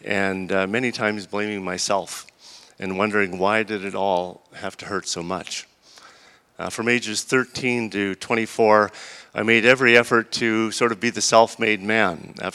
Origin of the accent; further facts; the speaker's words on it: Ottawa, Ontario, Canada; I'm from Ottawa, Ontario. I'm the oldest of four French-Canadian Irish Catholic boys.